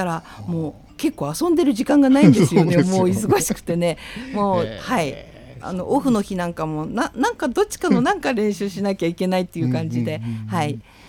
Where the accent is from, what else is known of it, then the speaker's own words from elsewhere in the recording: Niigata, Japan; 私の、はい、出身のラスベガスの新潟のね、地元のね、